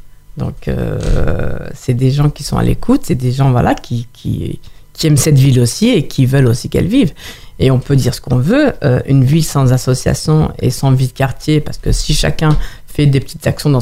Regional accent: Mantes-la-Jolie, Île-de-France, France; Il ne faut pas oublier d'où on vient. On vient de Mantes-la-Jolie, on a grandi dans ces quartiers, on a beau aller travailler sur Paris ou autre, ou déménager

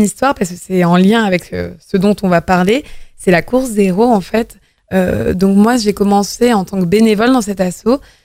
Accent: Vernon, Normandy, France; donc je suis une Vernonnaise, donc j'ai grandi à Vernon, etc.

